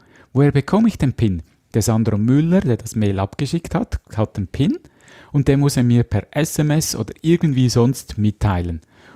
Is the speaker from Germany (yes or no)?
no; Switzerland; Bei uns in der Schweiz war ja das die Swiss ID, französisch geschrieben, Swiss.